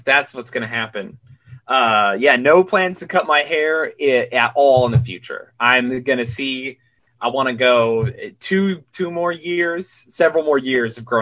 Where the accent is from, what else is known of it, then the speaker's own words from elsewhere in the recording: Utah, United States; And I'm from Utah, which is really odd in its own special way. And it's as weird as New York.